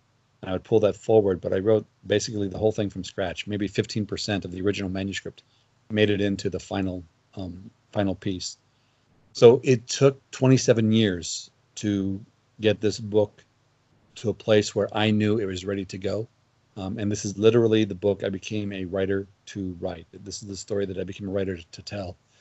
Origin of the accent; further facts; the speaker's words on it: Missouri, United States; I grew up in Missouri in the 1970s.